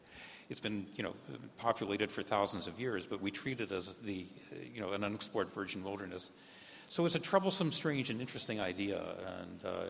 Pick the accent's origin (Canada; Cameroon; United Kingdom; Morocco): Canada; also born or lived in United States; I was born in the United States, but have lived most of my life in Canada.